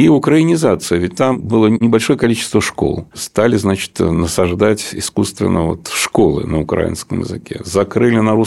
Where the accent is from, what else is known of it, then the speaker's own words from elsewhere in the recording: Moscow, Russia; А где-то есть и слова, которые мы можем, вот, как говорится, москвичи, не совсем понять